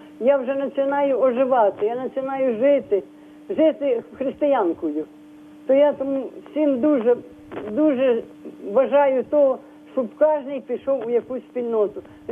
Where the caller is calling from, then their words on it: Zhytomyr, Zhytomyr Oblast, Ukraine; Я із Житомира телефоную.